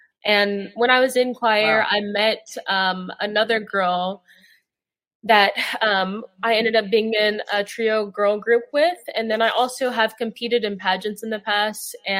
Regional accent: Nashville, Tennessee, United States; I'm from Nashville, Tennessee, grew up here, was born and raised

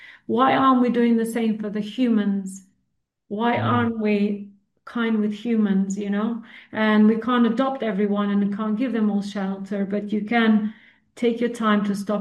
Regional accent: Serbia; And I'm from Serbia originally, but it was all one country at one time.

